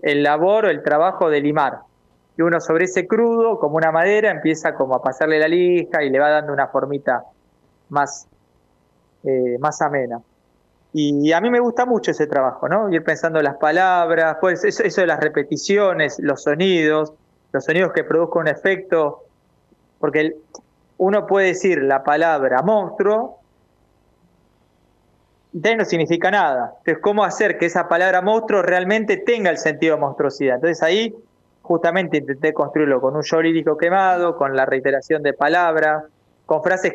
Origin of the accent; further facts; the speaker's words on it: Argentina; lo que significa para nosotros como argentinos